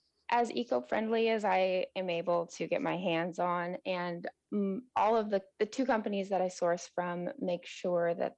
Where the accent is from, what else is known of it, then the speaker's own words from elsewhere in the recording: Juneau, Alaska, United States; I grew up here in Juneau.